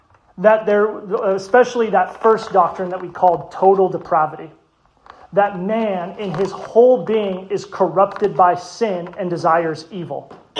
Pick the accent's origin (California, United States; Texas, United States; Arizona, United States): Arizona, United States; Lake Havasu City; now in Minnesota, United States; My hometown, Lake Havasu City, holds the record in Arizona for the highest official temperature in the state, which was 129 degrees.